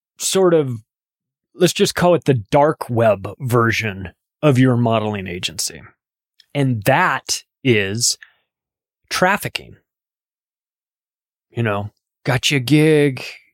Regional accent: California, United States; I grew up in Southern California.

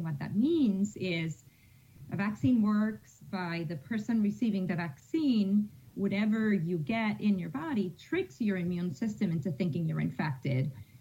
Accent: Puerto Rico; now in Connecticut, United States; I'm originally from Puerto Rico, but I've been living in Connecticut for close to 27 years.

